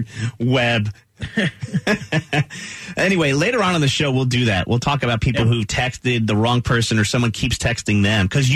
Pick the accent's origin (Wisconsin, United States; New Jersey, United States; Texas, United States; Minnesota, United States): New Jersey, United States; So I grew up in New Jersey, and I worked at a radio station called Z100